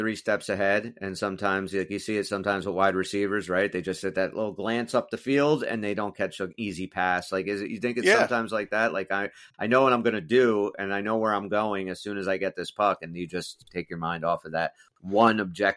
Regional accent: New Jersey, United States; And I'm like, we're from Jersey, man.

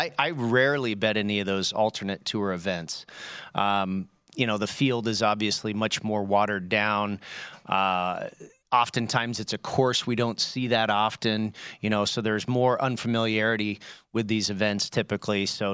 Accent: California, United States; I grew up in the Bay Area, so we're fans of all the Bay Area teams

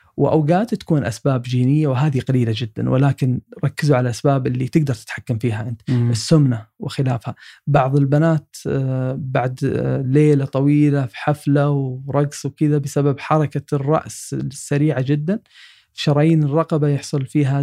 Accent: Saudi Arabia; ويوجد حل جميل جدا وموجود عندنا في السعودية وموجود في أغلب مستشفيات العالم

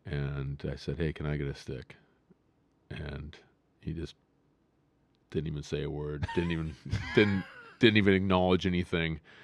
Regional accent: Grand Ledge, Michigan, United States; I grew up in Grand Ledge, Michigan, and I'm which is just west of Lansing.

